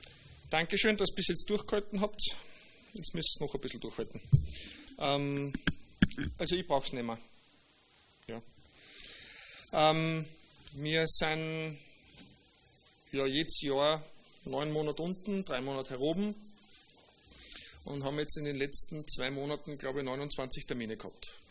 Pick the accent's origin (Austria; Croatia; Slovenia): Austria; aber als Österreicher darfst du eigentlich nicht patriotisch sein